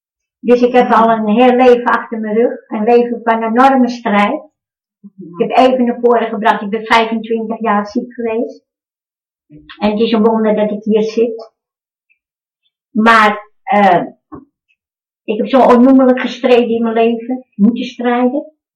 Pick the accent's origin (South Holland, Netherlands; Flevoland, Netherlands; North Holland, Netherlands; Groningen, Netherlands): North Holland, Netherlands; Amsterdam; uit Amsterdam.